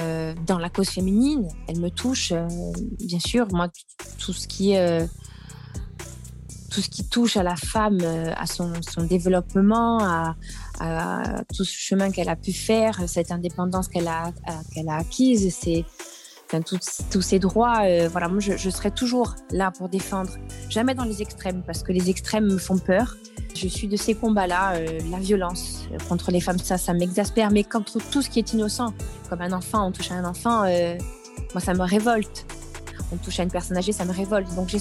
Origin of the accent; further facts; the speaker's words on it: Corsica, France; moi je suis corse.